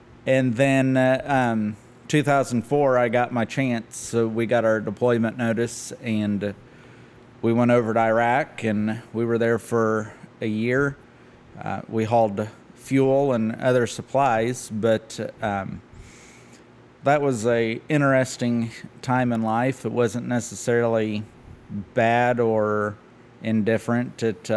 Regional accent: Columbus, Ohio, United States; I grew up in Columbus, joined the Army when I was 18.

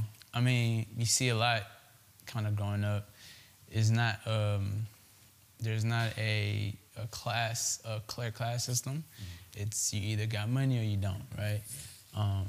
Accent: Nigeria; So that was my experience kind of growing up in Nigeria. Went to a popular school, UNILAG.

